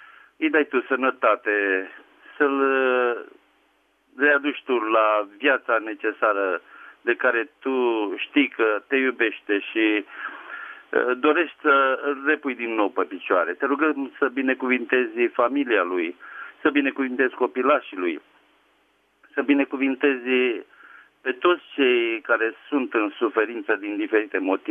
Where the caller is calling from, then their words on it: Titu, Dâmbovița, Romania; Bună seara, sunt din Titu, Dâmbovița.